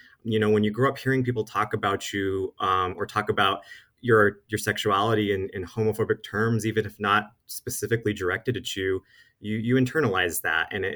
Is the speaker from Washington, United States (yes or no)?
no; Safford, Arizona, United States; I grew up in Safford, Arizona, out in Graham County.